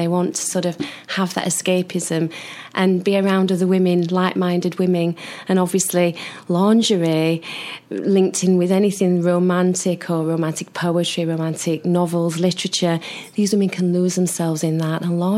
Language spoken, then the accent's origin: English; Sheffield, Yorkshire and the Humber, United Kingdom; You know, I'm from Sheffield.